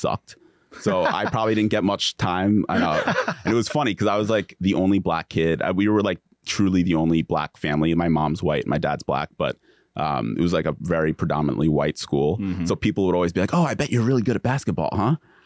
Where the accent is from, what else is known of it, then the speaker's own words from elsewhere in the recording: New Rochelle, New York, United States; And so I had a growing up in New Rochelle is like, and Mount just Westchester County.